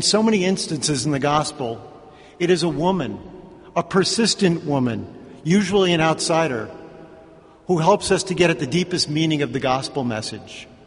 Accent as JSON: {"language": "English", "town": "New York City", "region": "New York", "country": "United States", "tie": "born or raised there", "said": "Now, I grew up in New York City, where putting people down is sort of a local custom."}